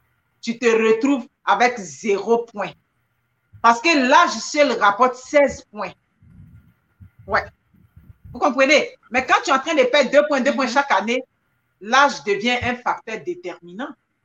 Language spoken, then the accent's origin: French; Canada; je suis canadienne, c'est tout. Il y a mon côté africain, oui, c'est vrai